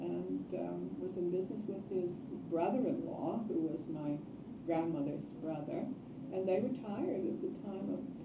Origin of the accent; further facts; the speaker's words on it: Chicago, Illinois, United States; born there; also born or lived in Pittsburgh; I was born in Chicago. My older brother was born in Chicago.